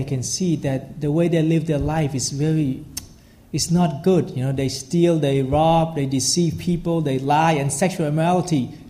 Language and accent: English; Cambodia; Actually, when I was young, when I was you know, growing up in Cambodia during the communists